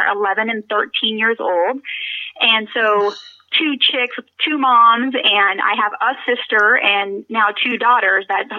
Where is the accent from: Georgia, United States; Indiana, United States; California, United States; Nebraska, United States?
California, United States; now in Orange County, United States; I live in Orange County, California now, but I grew up in Northern California. My family is all from the East Bay area.